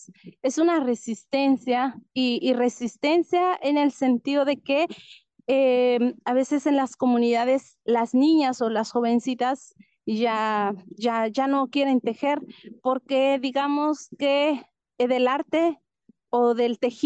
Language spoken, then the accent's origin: Spanish; Xochistlahuaca, Guerrero, Mexico; yo soy de Xochislahuaca, que se ubica en la parte Costa Chica del estado de Guerrero, en el país México.